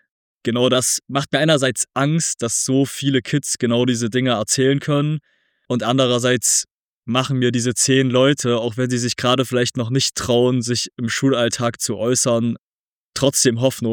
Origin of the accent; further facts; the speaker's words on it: Zwickau, Saxony, Germany; in meiner Heimatstadt Zwickau, präsent gewesen sind